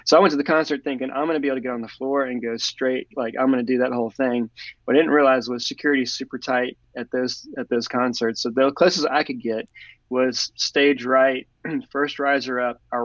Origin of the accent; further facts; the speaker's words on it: New Orleans, Louisiana, United States; Growing up in New Orleans, it was more of a cultural, kind of a faith in New Orleans